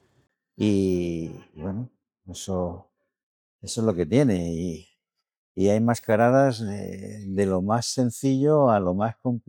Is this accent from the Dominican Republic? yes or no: no; Cartagena, Region of Murcia, Spain; now in Salamanca, Spain; Yo no resido, soy cartagenero, pero no resido en Cartagena. Llevo casi 40 años viviendo en Salamanca, aunque no me olvido de la tierra, eso está claro.